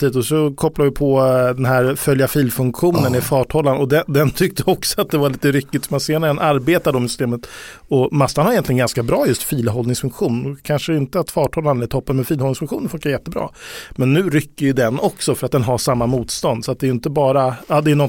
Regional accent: Sweden; Vi är hårda svenskar.

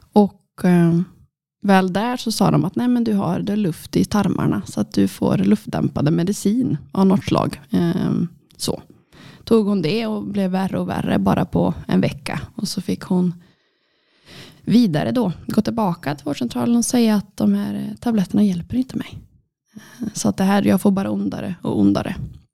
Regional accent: Trollhättan, Västra Götaland County, Sweden; född 95 då. Så fyller snart 27 år gammal. Jag kommer från Trollhättan och botar hela mitt liv. Och har alltid bott på landet med min mamma.

